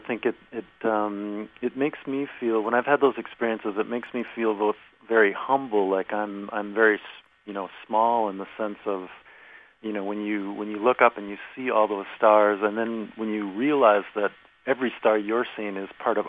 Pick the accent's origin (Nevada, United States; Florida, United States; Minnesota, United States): Minnesota, United States; Minneapolis; I grew up in Minneapolis, and we still have a family cabin about 3 hours north of the city.